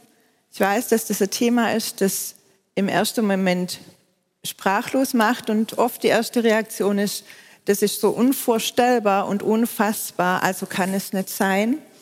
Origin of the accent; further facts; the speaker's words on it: Baden-Württemberg, Germany; accent: Swabian; wie man unschwer hört, komme ich aus Baden-Württemberg und ich hoffe, ich schwäbe nicht zu sehr, weil wenn ich aufgeregt bin, dann kommt es noch viel mehr.